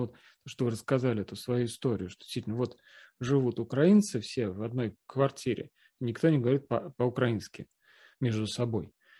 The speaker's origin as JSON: {"language": "Russian", "country": "Russia", "said": "Россияне, и я как россиянин"}